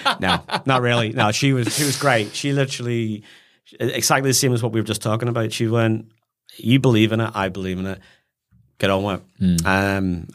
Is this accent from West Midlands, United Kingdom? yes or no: no; Northern Ireland, United Kingdom; First comment, I've fallen madly in love with my home country. And it's, I just can't get over of what the Northern Irish people are now doing, seen around the world